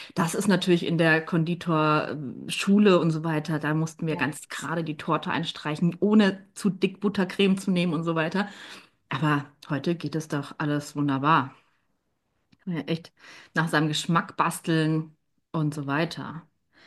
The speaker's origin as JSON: {"language": "German", "town": "Munich", "region": "Bavaria", "country": "Germany", "said": "Ich komme aus München eigentlich."}